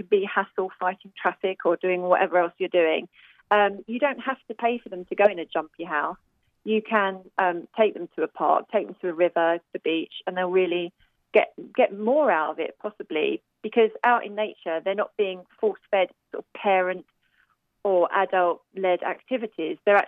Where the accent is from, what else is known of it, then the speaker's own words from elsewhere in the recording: England, United Kingdom; now in Austin, United States; And I'm from England, you can probably tell. So I'm used to a much more rainy, cloudy kind of environment.